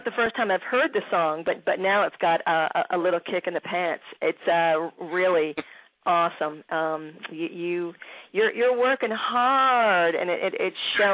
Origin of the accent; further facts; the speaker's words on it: Jenkintown, Pennsylvania, United States; Because I came from Jenkintown, and I don't even know what's happening there.